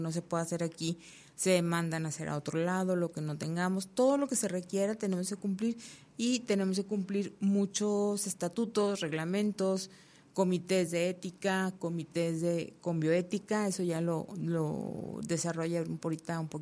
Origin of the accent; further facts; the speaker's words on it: Torreón, Coahuila, Mexico; yo soy de Torreón